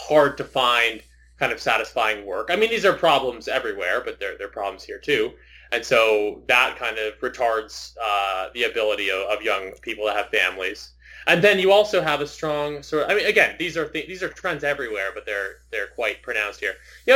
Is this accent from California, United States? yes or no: yes; California, United States; That's what I want to happen as a Californian and as an American.